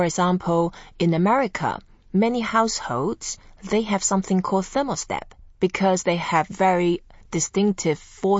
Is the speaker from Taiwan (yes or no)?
yes; Taiwan; I remember when I grew up in Taiwan, all summers were really hot and the temperature could easily go above 100 degrees Fahrenheit, which is like 37 degrees Celsius. And every single household had air conditioning.